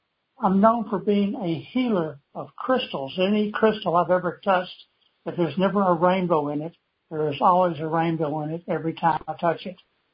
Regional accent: Longview, Texas, United States; born there; now in Emory, United States; I'm in a little town of Emory, Texas, about halfway between Fort Worth and Longview, where I was born in Longview.

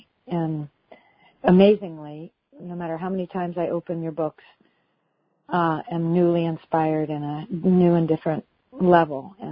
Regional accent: Los Angeles, California, United States; I'm from Los Angeles.

